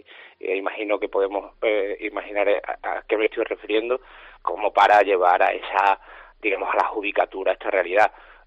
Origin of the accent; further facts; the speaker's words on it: Andalusia, Spain; now in Huelva, Spain; ahora como somos de aquí de Andalucía, pues estamos en las principales librerías de Sevilla y en Huelva, que es mi referente donde yo vivo